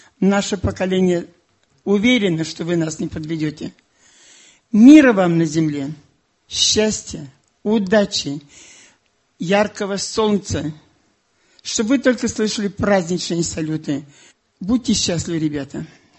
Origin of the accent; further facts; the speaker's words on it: Germany; also born or lived in Poland; я ровесница войны. Я родилась в 41-м году. Я, извините, поправлю вас. Я родилась в Польше. В 1939 году отец увез семью туда, он был военным. Все мое детство прошло на территории Германии, в концлагерях.